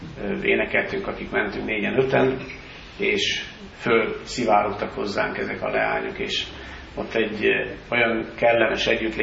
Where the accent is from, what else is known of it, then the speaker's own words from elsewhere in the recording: Nyírtelek, Szabolcs-Szatmár-Bereg, Hungary; mondtam, hogy Nyíregyházáról egy része, mi pedig nyírtelkiek vagyunk